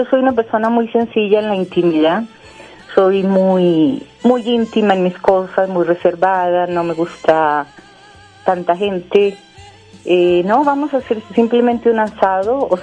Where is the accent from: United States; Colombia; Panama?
Colombia; Bogotá; realmente nací en Bogotá. Yo soy bogotana, soy rola. Por eso me duele tanto ver a mi Bogotá destrozada